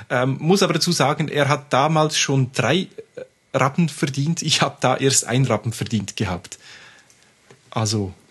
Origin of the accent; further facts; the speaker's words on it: Switzerland; Aber schon damals, also bei uns in der Schweiz hatten die recht große Verbreitung.